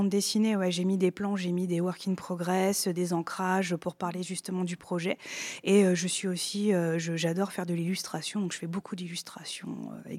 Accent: Île-de-France, France; Donc, je viens de la région parisienne.

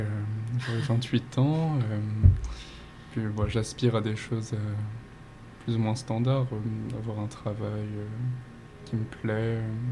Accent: Châlons-en-Champagne, Grand Est, France; born there; Alors je suis né à Châlons-Champagne

